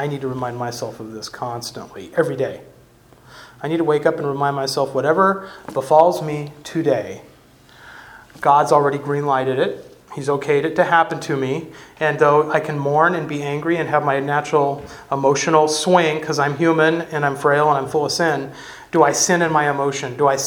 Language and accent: English; United States; I'm an American. I like to live in my liberties and freedom